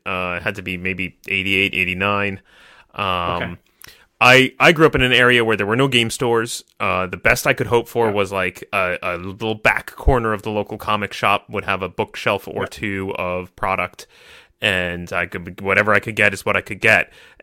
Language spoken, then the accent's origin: English; New York, United States; I was growing up in New York, and I was aware that in New York City, I lived outside of there, that there was a dedicated game store called the Complete Strategist.